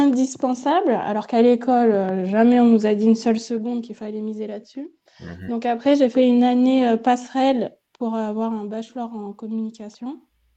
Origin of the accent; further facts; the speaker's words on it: Auvergne-Rhône-Alpes, France; now in Lyon, France; Non, je viens du Vercors.